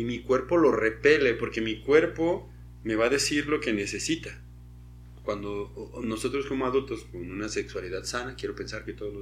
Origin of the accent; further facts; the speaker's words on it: Mexico; en mi concepción así como hombre mexicano